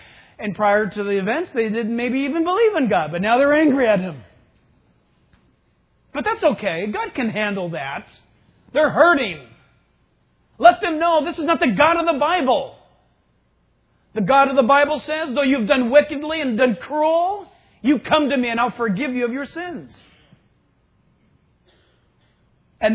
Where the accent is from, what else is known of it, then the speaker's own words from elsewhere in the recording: California, United States; I'm from California. And every officer I spoke to said, California, what are you doing here?